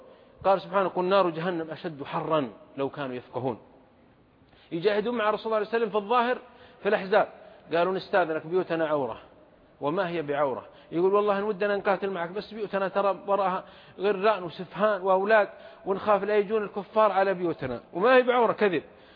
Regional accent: Saudi Arabia; عندنا في السعودية

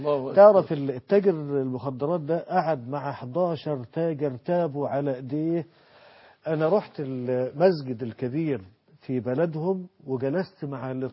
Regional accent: Mansoura, Dakahlia, Egypt; عندنا في المنصورة، في قرى المنصورة

